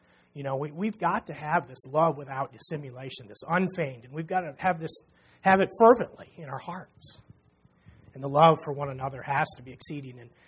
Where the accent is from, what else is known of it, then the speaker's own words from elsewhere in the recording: Oklahoma, United States; I grew up in Oklahoma, and I'm used to I mean, it's been 20 years since I've been there, but it was very, very humid.